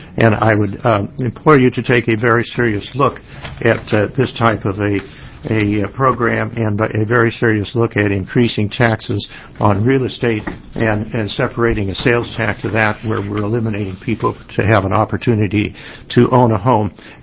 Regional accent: Boardman, Oregon, United States; and I wish to inform you that I'm from Boardman, Oregon, which is a rural community.

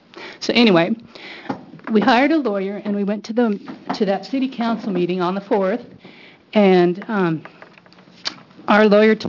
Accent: Redmond, Oregon, United States; from Redmond, and back in 1996, myself and my husband

